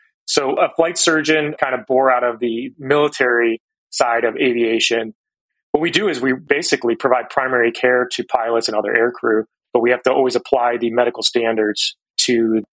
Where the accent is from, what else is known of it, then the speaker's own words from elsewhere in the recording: Cleveland, Ohio, United States; So I grew up in Cleveland, Ohio. I did all my school in Ohio as well.